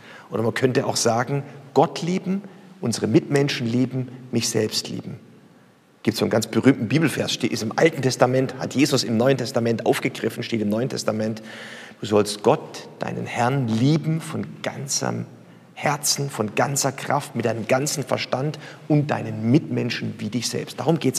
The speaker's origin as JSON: {"language": "German", "region": "Southern Germany", "country": "Germany", "said": "Ich komme aus Süddeutschland, da weiß man nicht so genau, was ein Sund ist"}